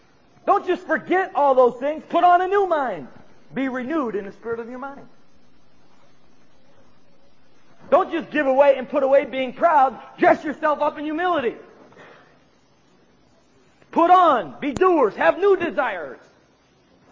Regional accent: United States; I think it's basically because I'm an American and he's very anti-American, seriously.

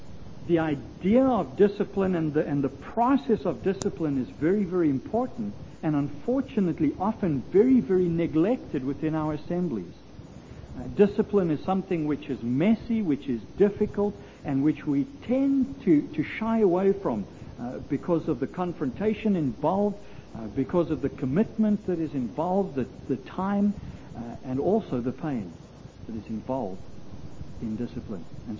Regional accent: South Africa; My background was that I came originally from South Africa, so that's why there's a little bit of an accent.

